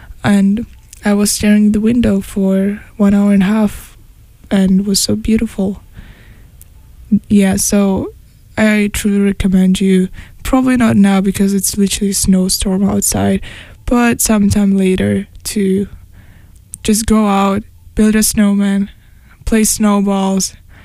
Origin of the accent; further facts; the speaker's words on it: Russia; also born or lived in London; I'm from Russia, but I lived in London for the past 3 years.